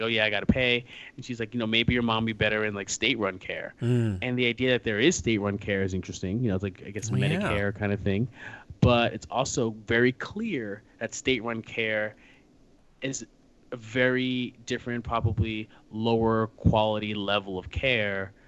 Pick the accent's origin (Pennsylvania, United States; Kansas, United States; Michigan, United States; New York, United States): New York, United States; as a New Yorker, that was a very visually pleasing bit right there.